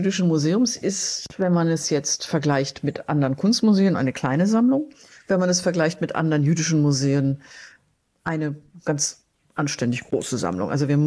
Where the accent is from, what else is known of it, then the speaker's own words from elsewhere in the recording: Southwest Germany, Germany; now in Berlin, Germany; Nein, ich komme aus dem Südwesten.